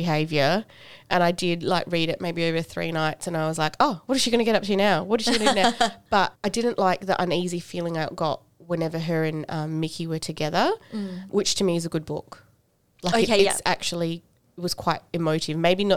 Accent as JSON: {"language": "English", "country": "Australia", "tie": "born or raised there"}